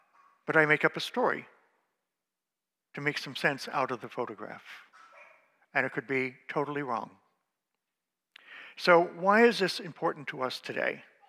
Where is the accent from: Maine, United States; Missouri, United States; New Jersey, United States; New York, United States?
Maine, United States; I was brought up in Maine, by the way.